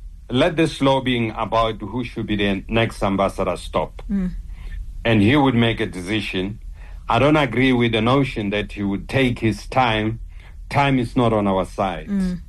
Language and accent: English; South Africa; as South African, all of us have a problem with the pronouncement by the administration in Washington.